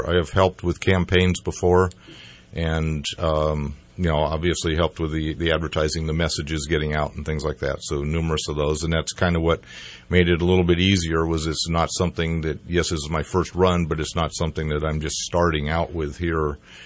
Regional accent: Denver, Colorado, United States; When I grew up in Denver in the 60s, we had bicycle licenses on our bicycle.

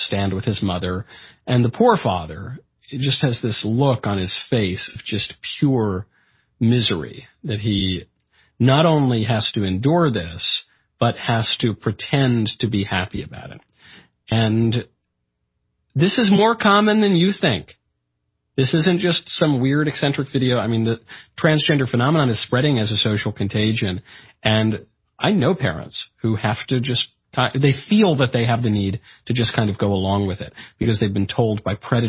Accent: New York, United States; I'm from New York. Spent a fair bit of time in Brooklyn and upstate in communities that are full of Orthodox Jews.

